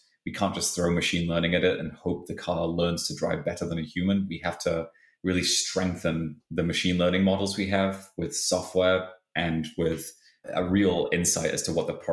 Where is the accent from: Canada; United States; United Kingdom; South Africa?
United Kingdom; Halifax, Yorkshire and the Humber; I grew up again in Halifax and we had cobbled streets and they were very wide